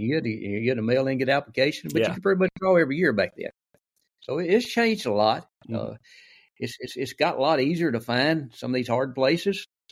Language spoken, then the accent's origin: English; Mississippi, United States; Well, like I said, I'm from Mississippi. I'm North Central Mississippi. I'm 57 years old, pretty much been retired 4 years now